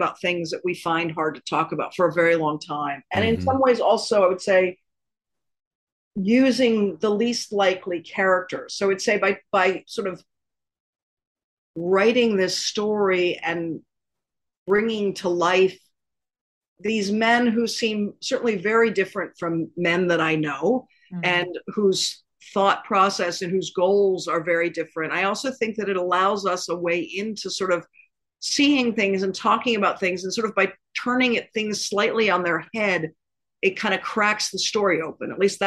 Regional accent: Washington, District of Columbia, United States; I mean, I grew up in Washington, D.C., and I was at school there, and I would go literally to the Library of Congress

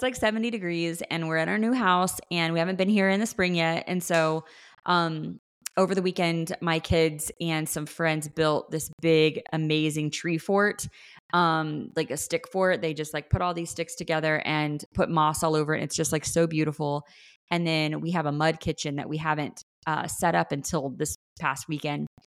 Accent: Florida, United States; So, so sad when it's like cloudy and rainy, because I grew up in Florida.

